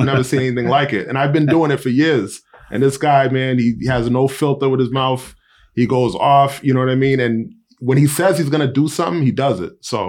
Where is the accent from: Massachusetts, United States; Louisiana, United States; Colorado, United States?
Massachusetts, United States; Malden; I'm originally from Malden, Mass. You know, grew up there my whole entire life.